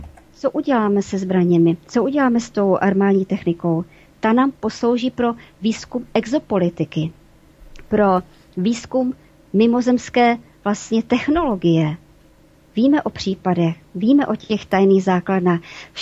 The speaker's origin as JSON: {"language": "Czech", "town": "Opava", "region": "Moravian-Silesian Region", "country": "Czechia", "said": "čili se zastupiteli tady města Opavy, jsem z Opavy"}